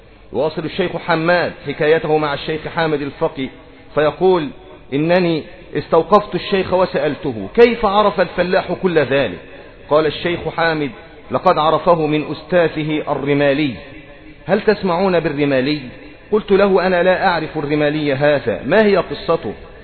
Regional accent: Egypt; ولما رجعت إلى قريتي في مصر وذهبت إلى القاهرة

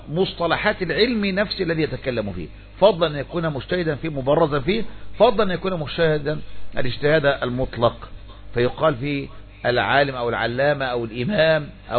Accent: Egypt; وأبرز من يلقب هذا عندنا في مصر دائما يتعصب له أتباعه هو رسلان

